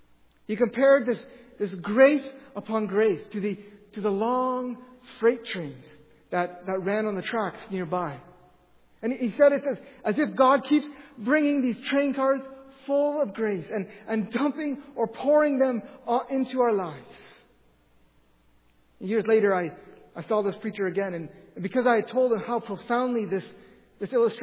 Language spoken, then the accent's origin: English; Nitro, Ontario, Canada; moved away as an adult; now in Grand Rapids, United States; When I left my hometown in Nitro, Ontario, to come to Grand Rapids